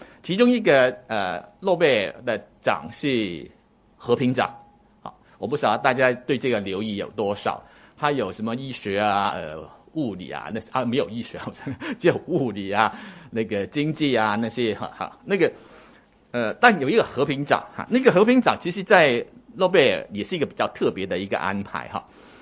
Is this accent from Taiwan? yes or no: yes; Taiwan; 吃饭了没有哈，我们台湾话叫吃饱没，这是你吃饱了没有哈